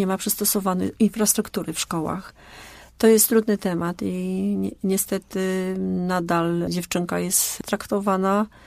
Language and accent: Polish; Poznań, Greater Poland Voivodeship, Poland; No naprawdę jestem dumna z tego, że jestem Wielkopolanką i Poznanianką.